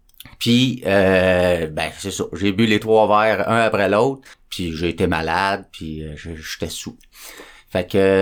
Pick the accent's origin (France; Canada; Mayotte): Canada; Longueuil, Quebec; Je viens de Longueuil.